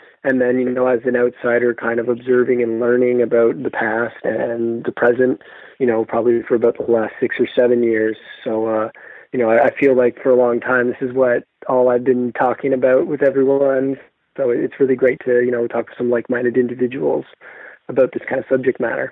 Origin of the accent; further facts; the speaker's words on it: Canada; born there; Both my parents are born and bred in England, and they immigrated to Canada in the 70s. And then I was born in Canada about a decade later.